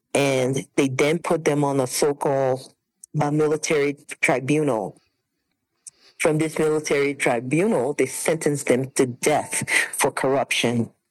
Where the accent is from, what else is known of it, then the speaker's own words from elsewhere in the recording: Liberia; I grew up in Liberia, West Africa. And, you know, upper middle class life. Both my parents were educated in the U.S. and went back to live in Liberia.